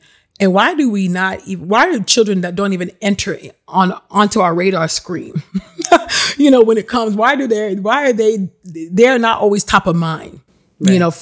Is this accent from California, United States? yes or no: yes; San Jose, California, United States; I'm not from Oakland. I'm from Silicon Valley, so like San Jose area, mm-hmm. live right down the street from Apple.